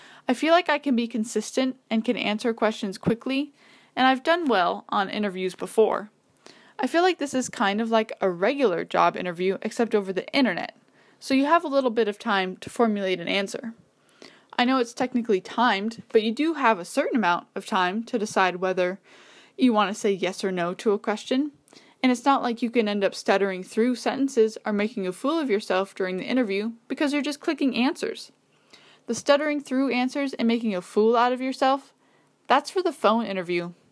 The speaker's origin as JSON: {"language": "English", "region": "Washington", "country": "United States", "said": "Since I'm from Washington State, moving to California would mean that I would be much closer to my family"}